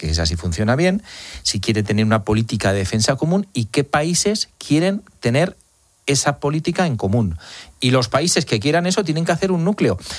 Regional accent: Spain; es que dices, qué bueno, somos los españoles, perdona, ¿no?

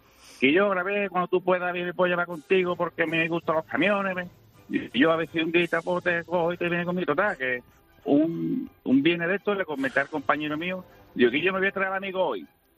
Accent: Cádiz, Andalusia, Spain; Y soy de aquí, de Cádiz

